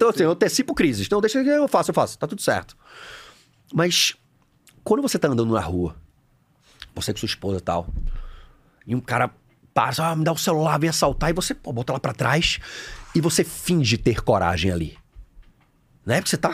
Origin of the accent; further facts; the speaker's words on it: Recife, Pernambuco, Brazil; eu sou de Recife, formado em educação física.